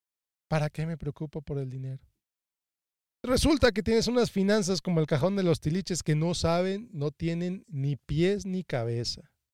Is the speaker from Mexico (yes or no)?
yes; Mexico; Yo crecí en México y es una frase que mi mamá usaba mucho, los tiliches.